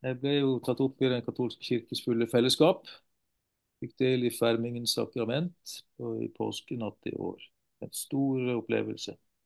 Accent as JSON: {"language": "Norwegian", "town": "Kristiansand", "region": "Agder", "country": "Norway", "tie": "born or raised there", "also_born_or_lived": "Trondheim", "lives_now": "Bergen, Norway", "said": "Så jeg er født i Trondheim, oppvokst i Kristiansand og bor i Bergen."}